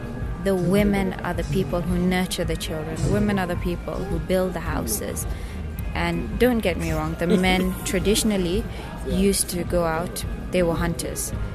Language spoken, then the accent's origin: English; Mombasa, Mombasa County, Kenya; I'm Kenyan. born and brought up in Mombasa. I'm quite mixed, so I do have French, Portuguese, and Indian blood.